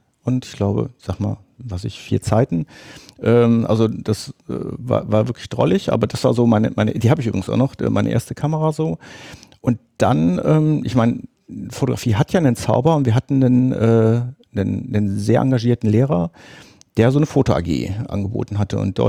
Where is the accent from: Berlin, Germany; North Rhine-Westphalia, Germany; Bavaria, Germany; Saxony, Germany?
North Rhine-Westphalia, Germany; Bonn; Ich komme ja aus Bonn, ein Bönnischer Junge